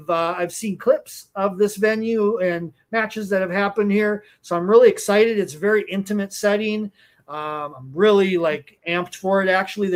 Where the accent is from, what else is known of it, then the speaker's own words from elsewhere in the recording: Mankato, Minnesota, United States; Even in my hometown, Mankato, they've had an event down here before as well.